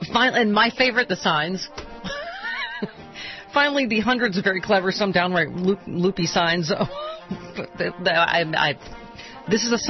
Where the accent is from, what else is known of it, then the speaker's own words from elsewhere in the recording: Buffalo, New York, United States; now in Los Angeles, United States; Yes, I grew up in Buffalo, for God's sakes.